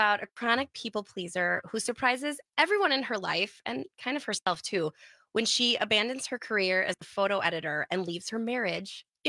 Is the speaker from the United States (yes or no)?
yes; Wisconsin, United States; In Florida, apparently, I grew up in Wisconsin, so I didn't learn this.